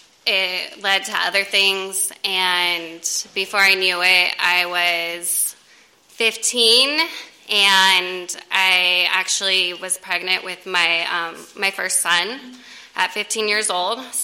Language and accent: English; San Diego, California, United States; I grew up in South San Diego, so I was the only white girl.